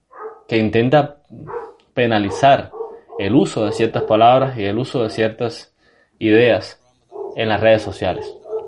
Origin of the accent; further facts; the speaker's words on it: Cuba; yo acá en Camagüey, y somos dos cubanos, nos consideramos cubanos y igualmente integrantes de la nación cubana